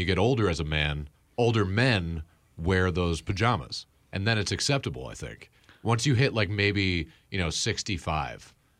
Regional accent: Northeast, United States; But I think me and James here, we grew up in the Northeast.

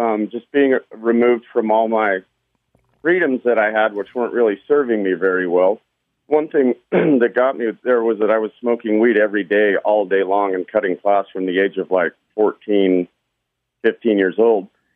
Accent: Salt Lake City, Utah, United States; First of all, I'm from Salt Lake City, and my kids live there, and I go back there and spend most of my time there.

